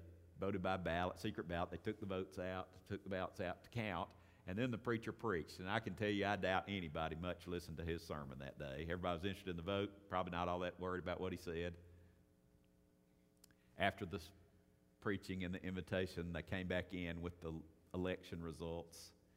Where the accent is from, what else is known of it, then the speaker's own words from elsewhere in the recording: Vicksburg, Mississippi, United States; When I was growing up in Vicksburg